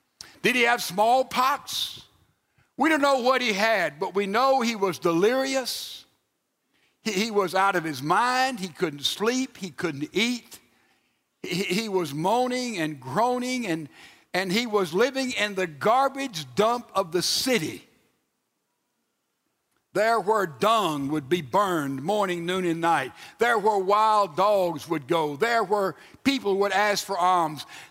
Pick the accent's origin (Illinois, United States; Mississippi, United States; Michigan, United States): Mississippi, United States; I'm from South Mississippi, and there in the bucolic area of this nation where I was brought up